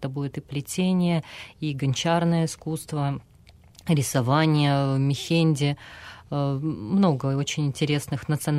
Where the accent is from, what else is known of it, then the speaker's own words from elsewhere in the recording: Sevastopol, Ukraine; Я хочу сказать, что я сама с Севастополя, самых первых арестованных ребят знаю еще с Крыма.